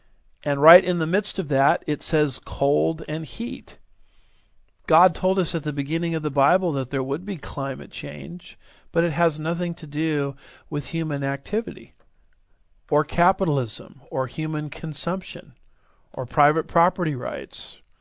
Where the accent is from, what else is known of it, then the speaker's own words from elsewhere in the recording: Texas, United States; boy, that hurts because I'm a Texan and I love my local steakhouses.